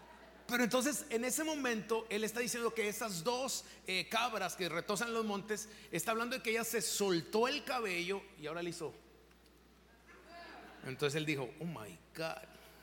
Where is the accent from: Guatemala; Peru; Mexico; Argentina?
Mexico; yo que soy mexicano voy a ir a votar a México solo para que eso no se haga en mi país.